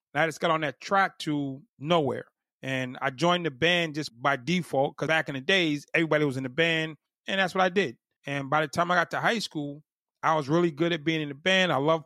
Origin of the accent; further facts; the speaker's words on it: Boston, Massachusetts, United States; I grew up in Mattapan, Massachusetts. Yes, inside the city limits.